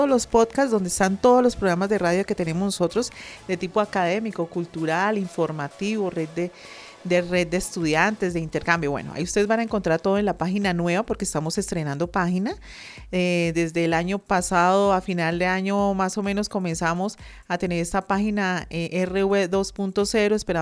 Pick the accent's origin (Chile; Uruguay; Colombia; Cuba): Colombia; a veces creen que los colombianos todos somos paisas, o todos somos costeños